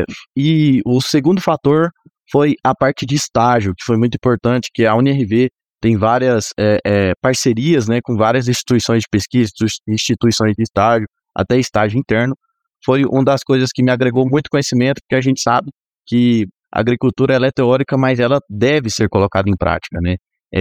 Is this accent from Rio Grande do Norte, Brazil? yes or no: no; Rio Verde, Goiás, Brazil; eu sou nascido e criado em Rio Verde, né? Filho de produtor rural, praticamente uma família toda do agro.